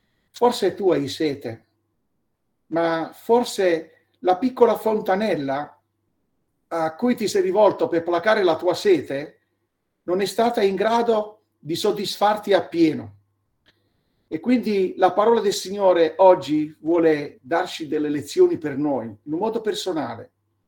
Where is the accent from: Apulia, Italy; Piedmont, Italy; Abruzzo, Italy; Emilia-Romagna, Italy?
Apulia, Italy; Manfredonia; molti di voi sono di Manfredonia, ma magari si ricordano pure dove abitavamo noi